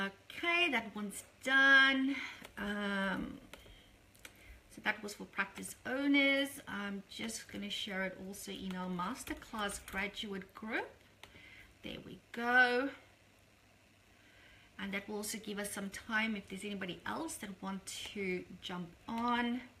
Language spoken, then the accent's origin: English; Brisbane, Queensland, Australia; I'm here in Brisbane, my hometown here in Australia, of course.